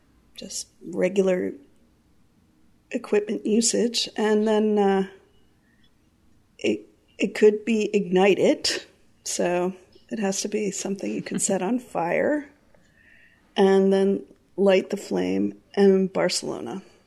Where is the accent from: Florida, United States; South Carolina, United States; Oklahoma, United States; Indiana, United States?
Florida, United States; Miami; I'm from Miami, right? So I know.